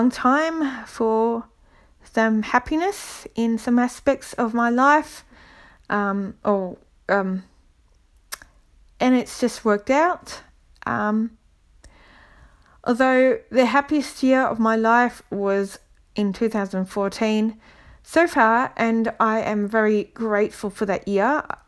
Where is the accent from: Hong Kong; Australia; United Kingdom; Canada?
Australia; Melbourne, Victoria; I'm 37 from Melbourne, Australia.